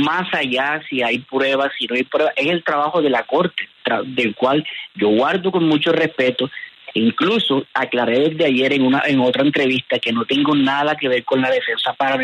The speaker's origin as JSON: {"language": "Spanish", "region": "Córdoba", "country": "Argentina", "said": "Soy cordobés, él también es cordobés."}